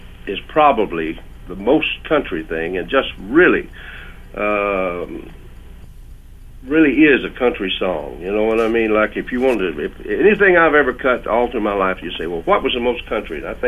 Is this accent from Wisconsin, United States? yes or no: no; Texas, United States; Growing up in Texas was kind of like being snatched up by the hair of the head.